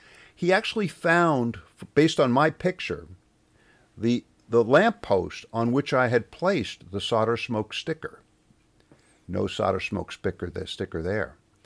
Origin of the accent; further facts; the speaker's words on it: New York, United States; accent: New York; You could hear my New York accent, which was still quite strong in 1976.